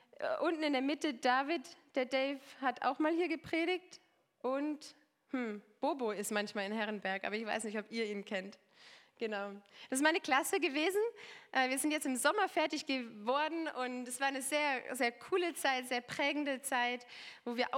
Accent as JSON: {"language": "German", "region": "Normandy", "country": "France", "tie": "born or raised there", "said": "ich bin in der Normandie geboren, in Frankreich aufgewachsen, bin da zur Schule gegangen, bis zum Abi, das französische Abi."}